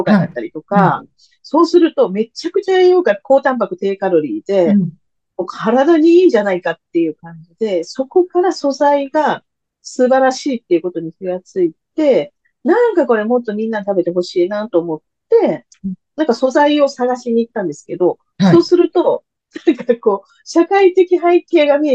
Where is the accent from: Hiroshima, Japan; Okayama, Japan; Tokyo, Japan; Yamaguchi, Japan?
Okayama, Japan; もともとは地元岡山のそういう、こう、害獣だったり捨てられてるお肉がたくさんあるっていうので